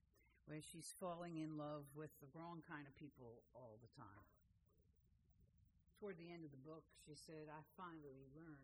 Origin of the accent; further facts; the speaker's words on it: New York, United States; and I'm a New Yorker.